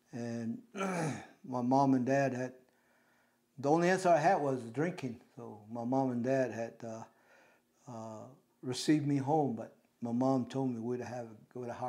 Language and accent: English; New Mexico, United States; And I have been born and raised here, and But originally, I am from the New Mexico side of the reservation.